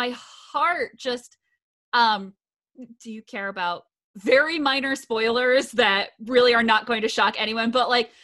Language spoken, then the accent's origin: English; Connecticut, United States; I mentioned I'm from Connecticut